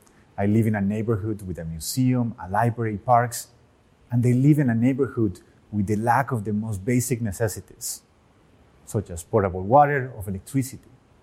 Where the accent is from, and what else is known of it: Medellin, Antioquia, Colombia; born or raised there; English is a second language